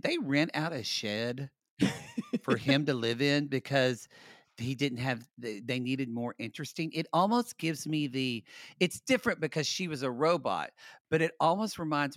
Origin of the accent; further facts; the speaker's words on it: Los Angeles, California, United States; we are from Los Angeles. We've lived here for 20 years, 19 for you.